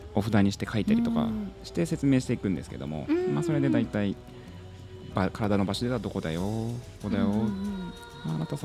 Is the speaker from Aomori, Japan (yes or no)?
no; Kanagawa, Japan; 神奈川県です。